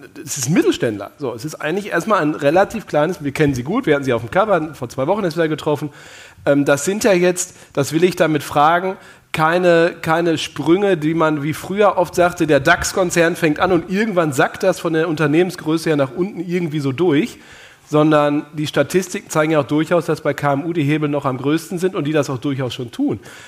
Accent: North Rhine-Westphalia, Germany; ich bin ja Ostwestfale

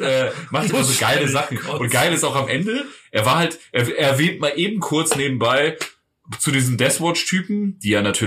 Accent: Germany; Ja, ich bin Deutscher. Ich leide viel.

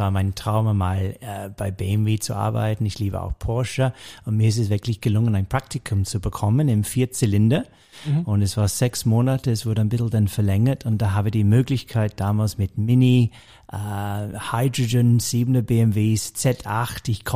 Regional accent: Torquay, South West England, United Kingdom; German is a second language; Also ich komme direkt aus der English Riviera, das ist im Südwesten von England, eine kleine Stadt namens Torquay, direkt am Meer.

